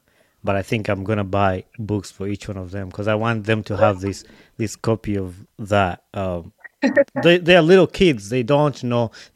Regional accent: Uganda; Because you mentioned earlier that we grew up in Uganda.

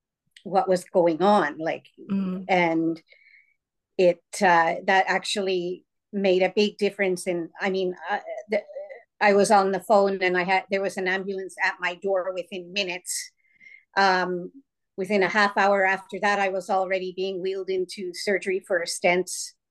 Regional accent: Canada; So I'm Canadian, but my background as far back as you can go is from Finland.

